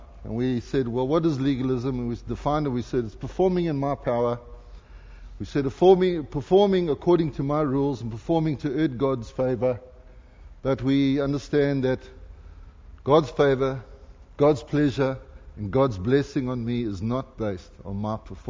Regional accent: South Africa; See, I can say that because I'm South African.

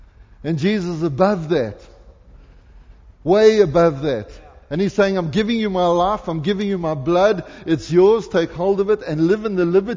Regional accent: South Africa; See, I can say that because I'm South African.

